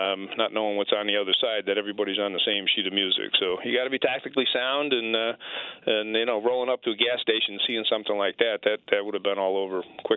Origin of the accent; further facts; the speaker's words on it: New York, United States; Yeah, well, again, I'm from New York.